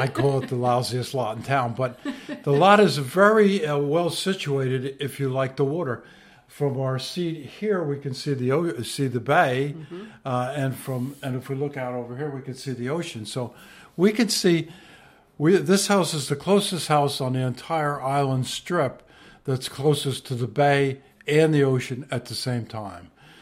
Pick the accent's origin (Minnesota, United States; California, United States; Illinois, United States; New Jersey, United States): New Jersey, United States; Point Pleasant; Born and raised in New Jersey, in Point Pleasant, a town north of here, since I was 5 years old in Point Pleasant, yes.